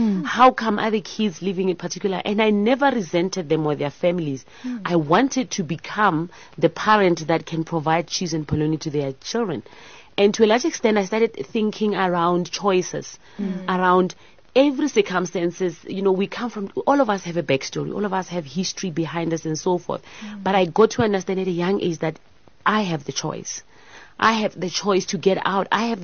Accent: Soshanguve, Gauteng, South Africa; I'm the humble daughter of the soil. I was raised in Pretoria in Soshanguve. I come from a family of seven.

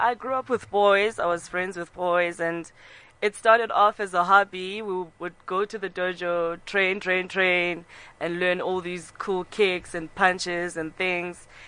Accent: Cape Town, Western Cape, South Africa; I grew up in Cape Town, as you guys well know.

